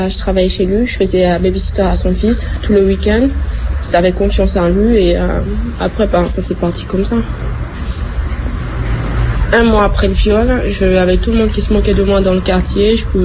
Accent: Mayotte; born or raised there; also born or lived in Comoros

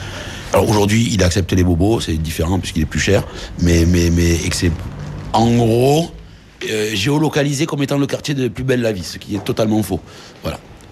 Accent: Marseille, Provence-Alpes-Côte d'Azur, France; ma mère, elle est d'origine algérienne. On est d'origine saharienne, donc elle de Tiaret, mon père de Tindouf. Moi, je suis né en 74 à Marseille, derrière la friche d'ailleurs de la Belle de Mai. Donc, je suis né à Belzunce

